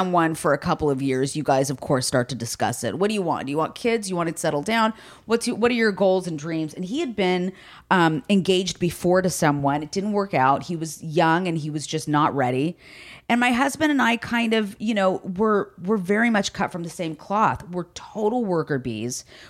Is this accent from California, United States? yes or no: yes; Downey, California, United States; I mean, I might be from LA, but I was born and raised in Downey.